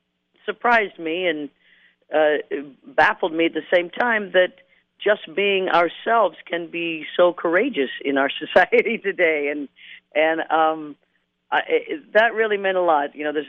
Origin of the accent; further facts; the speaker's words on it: Kansas, United States; You know, I was raised in the Midwest, and I just can't seem to get that out of me.